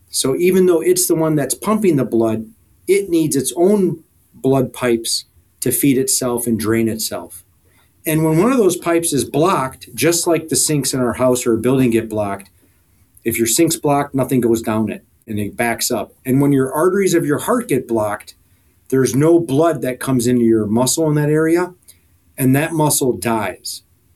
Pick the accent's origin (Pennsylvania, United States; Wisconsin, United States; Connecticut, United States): Wisconsin, United States; I'm from Wisconsin, born and raised